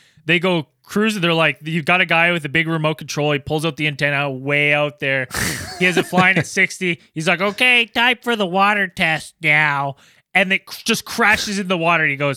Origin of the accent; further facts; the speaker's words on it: Canada; as a Canadian, the amount of times I've played pond hockey